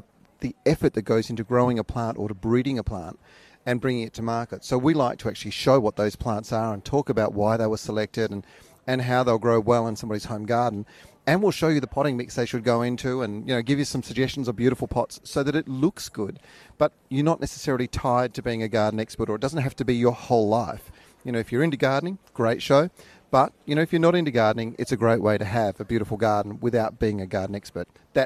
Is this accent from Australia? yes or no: yes; Australia; Yeah, so we came across from Australia to film the show.